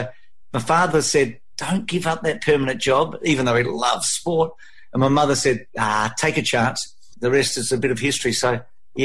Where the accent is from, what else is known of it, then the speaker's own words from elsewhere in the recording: Adelaide, South Australia, Australia; I grew up in Adelaide listening to Bill Collins call